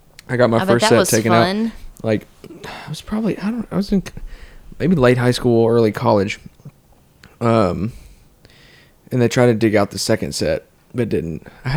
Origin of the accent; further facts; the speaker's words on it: Bellevue, Tennessee, United States; Not that we were never friends, but I grew up in Bellevue.